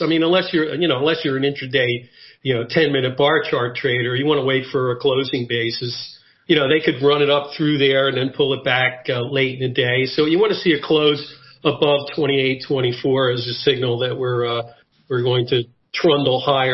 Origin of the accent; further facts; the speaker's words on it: Philadelphia, Pennsylvania, United States; I miss my hometown of Philadelphia, which is a wonderful city in its own right.